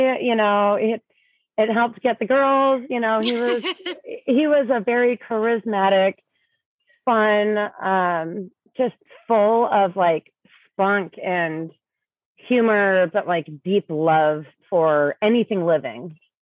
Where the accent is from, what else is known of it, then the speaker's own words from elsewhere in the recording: Alaska, United States; So we're from Alaska. We grew up in villages and really small places. When we were younger and when our moms were pregnant and everything, we lived in Dillingham, Alaska.